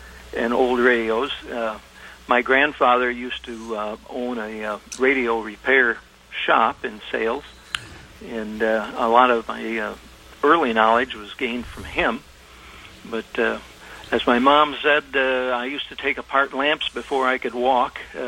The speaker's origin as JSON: {"language": "English", "town": "Kalamazoo", "region": "Michigan", "country": "United States", "tie": "born or raised there", "said": "I wandered into a radio store, a radio TV sales store in Kalamazoo, which was my hometown."}